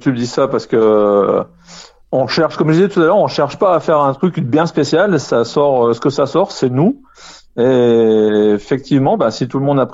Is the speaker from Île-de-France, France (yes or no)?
no; Auvergne-Rhône-Alpes, France; On a dans le sud, on en a par chez nous, dans le Rhône-Alpes.